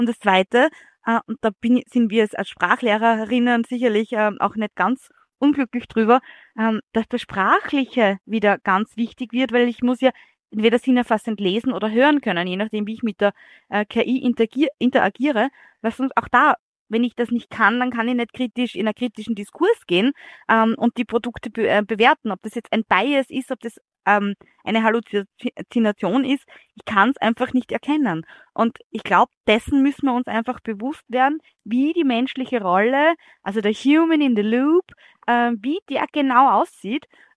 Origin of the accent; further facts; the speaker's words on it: Austria; dann bin ich als Österreicherin auch im Winter.